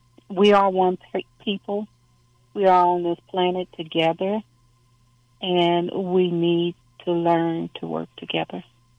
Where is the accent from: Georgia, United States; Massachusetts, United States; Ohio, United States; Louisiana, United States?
Louisiana, United States; I am from Louisiana, and I do know that as a child, they used to tell us that a Katrina could happen.